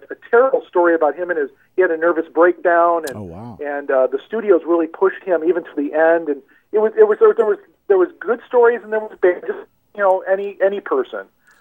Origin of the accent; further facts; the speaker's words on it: Chicago, Illinois, United States; now in Los Angeles, United States; I'm originally from Chicago. When I came out to Los Angeles, that's when it really came into focus